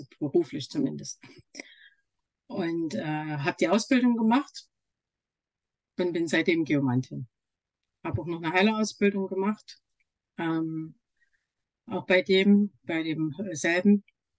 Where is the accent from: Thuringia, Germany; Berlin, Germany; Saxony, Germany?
Saxony, Germany; Leipzig; bin aus Leipzig.